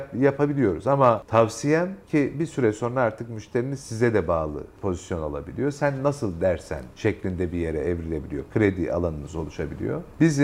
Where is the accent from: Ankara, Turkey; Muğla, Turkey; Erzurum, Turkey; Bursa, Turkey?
Bursa, Turkey; Ve sonrasında Bursa'ya döndüm. Bursa'ya dönünce memleketime araştırmacılık hep yapmak istediğim